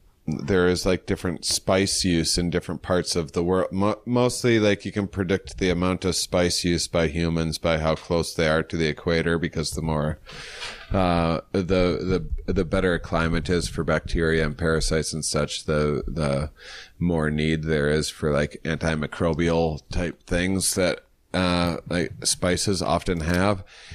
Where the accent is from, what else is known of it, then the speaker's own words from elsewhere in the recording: Wisconsin, United States; Yeah, I'm from Wisconsin. I love bland food.